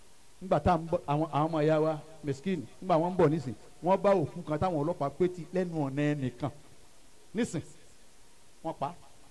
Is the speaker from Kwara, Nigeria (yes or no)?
yes; Ilorin, Kwara, Nigeria; ni ilorin ni mo ti wa